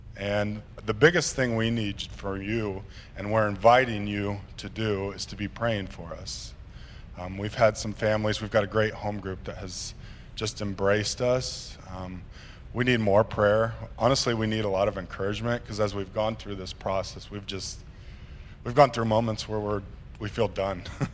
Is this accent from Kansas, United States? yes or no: yes; Kansas, United States; And I'm from Kansas. My wife's from Carolina, so we have different language when we talk barbecue.